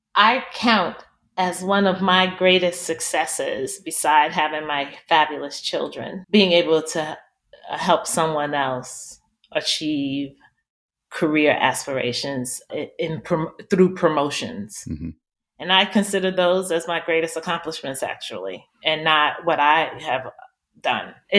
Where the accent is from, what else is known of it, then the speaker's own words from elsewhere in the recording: New York City, New York, United States; I grew up in Alfred E. Smith Projects in Manhattan.